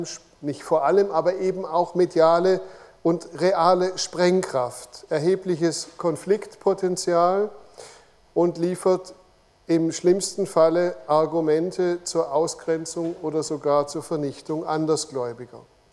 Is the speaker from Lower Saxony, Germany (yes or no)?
no; Baden-Württemberg, Germany; accent: Württemberg; Also Sie hören es meinem Dialekt oder Akzent an, dass ich eher aus dem Württembergischen als aus dem Schweizerischen komme, und das ist tatsächlich auch der Fall.